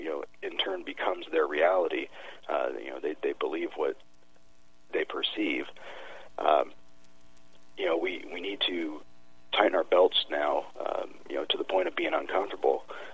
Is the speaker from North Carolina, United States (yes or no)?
no; Burlington, Iowa, United States; I grew up in Burlington. Came here when I was, before kindergarten, moved to West Burlington area and graduated BHS way back when in 1986.